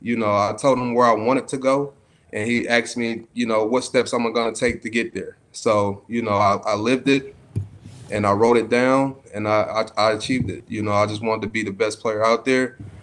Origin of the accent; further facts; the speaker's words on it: New York, United States; I'm a Giants. I'm from New York.